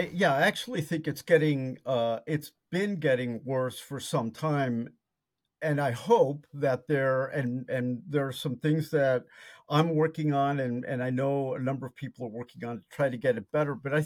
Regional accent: Las Vegas, Nevada, United States; We went and moved to Las Vegas, as I mentioned. I grew up in Las Vegas at a time when, you know, the mob was running the city, you know, back in the 60s.

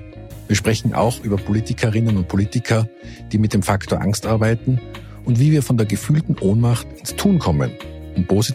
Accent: Innsbruck, Tyrol, Austria; in Salzburg und in Innsbruck, in meiner Heimatstadt.

